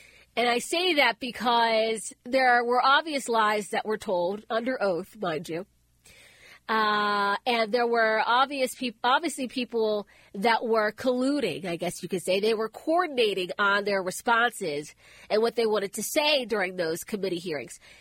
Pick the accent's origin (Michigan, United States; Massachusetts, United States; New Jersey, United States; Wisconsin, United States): Massachusetts, United States; Concord; also born or lived in Buffalo, United States; I'm actually from Concord, Massachusetts. not Africa, believe it or not. Concord, Massachusetts. And so, of course, we used to get snow up there.